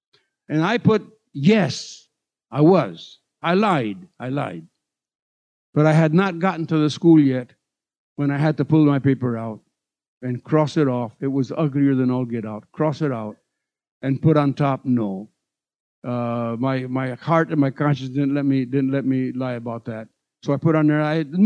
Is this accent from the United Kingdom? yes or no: no; Puerto Rico; born there; I was born in Puerto Rico of missionary parents.